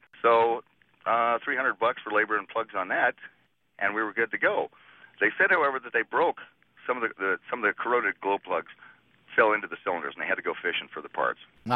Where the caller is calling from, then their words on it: Boise, Idaho, United States; I'm calling from Boise, Idaho.